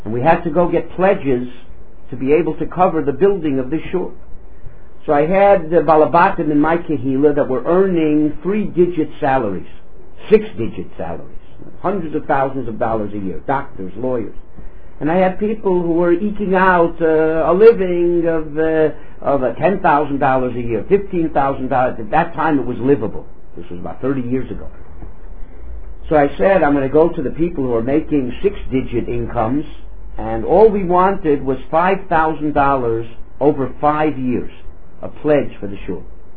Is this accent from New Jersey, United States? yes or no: no; Miami, Florida, United States; moved away; I come from Miami originally. And in Miami, they had something unique that I don't know if they have other places in the world.